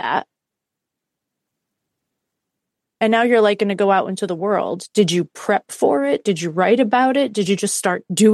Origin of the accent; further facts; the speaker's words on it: United States; And when I came back to the States, it was not long before COVID happened. So all of a sudden, I was back in my home country, not in my home state.